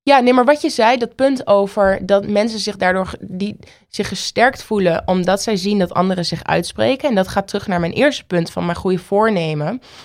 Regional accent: Oldenzaal, Overijssel, Netherlands; born there; Want loop even door Amsterdam of loop zelfs door Oldenzaal, waar ik geboren ben.

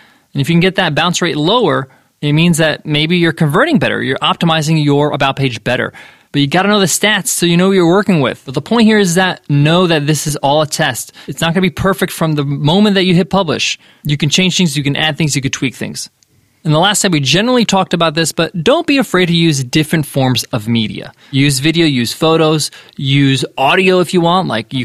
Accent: United States; I'm an American with Egyptian parents, has that background that they grew up in New York and New Jersey.

